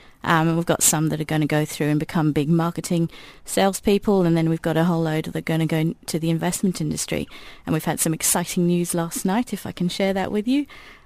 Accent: United Kingdom; accent: Queen's English; moved away; also born or lived in Singapore / Dubai / Sydney; I came from the UK, so I spoke the Queen's English.

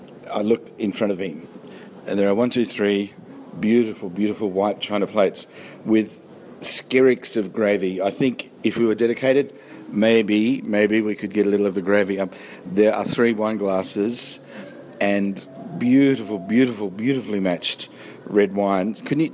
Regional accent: Sydney, New South Wales, Australia; born there; And I said, "Born in Sydney, mate, but, you know..."

